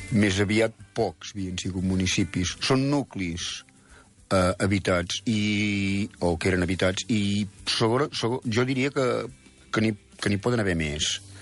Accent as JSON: {"language": "Catalan", "region": "Catalonia", "country": "Spain", "said": "jo, per exemple, que sóc de l'Empordà, de la Baix Empordà"}